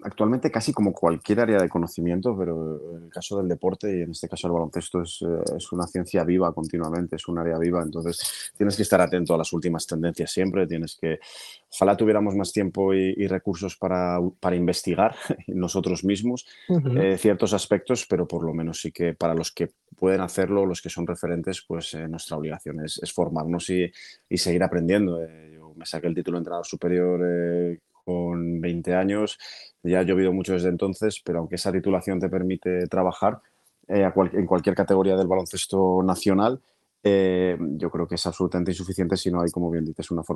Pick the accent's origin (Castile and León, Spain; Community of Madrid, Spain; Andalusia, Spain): Castile and León, Spain; Valladolid; viviéndola desde fuera como aficionado y como vallisoletano